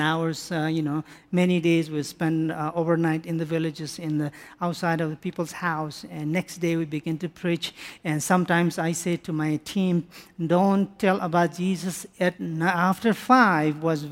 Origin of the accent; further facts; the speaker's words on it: Nepal; English is a second language; we are born in Nepal, and we were raised in Nepal, and everything is about Nepal.